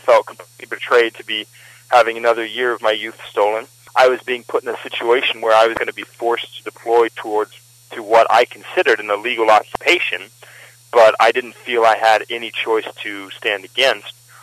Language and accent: English; Auburn, Alabama, United States; now in Brooklyn, United States; I moved to Brooklyn, New York. I'm originally from Auburn, Alabama, but I decided that I was going to move to New York City to pursue my education.